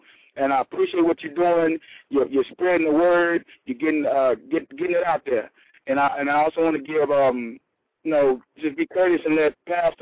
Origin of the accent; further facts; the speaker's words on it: Houston, Texas, United States; I am in Corpus Christi, Texas. I'm from Houston, Texas, the king of R&B, baby.